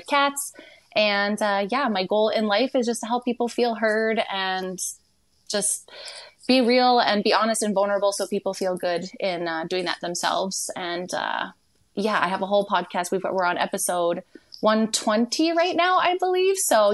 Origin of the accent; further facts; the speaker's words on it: British Columbia, Canada; I'm from a province called British Columbia. I live in the Okanagan Valley. So that's kind of like the California of Canada is what usually people refer it to. It's kind of like a wine country, cannabis country, all lakes and mountains and trees and nature.